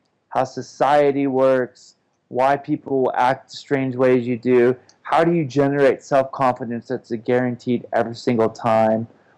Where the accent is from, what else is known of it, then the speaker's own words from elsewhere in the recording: Eugene, Oregon, United States; I love my hometown. Eugene, Oregon.